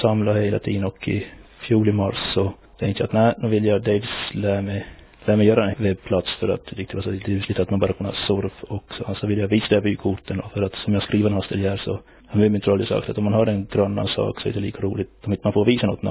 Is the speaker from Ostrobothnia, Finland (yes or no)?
yes; Nykarleby, Ostrobothnia, Finland; now in Drottningholm, Sweden; I Drottningholm utanför Stockholm. Jag är från Nykarleby.